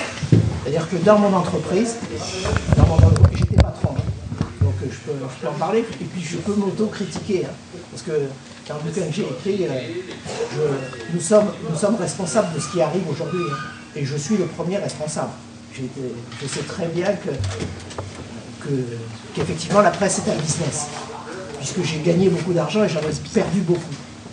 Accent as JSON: {"language": "French", "region": "Occitanie", "country": "France", "said": "on a joué au foot ensemble, on est de l'Aveyron."}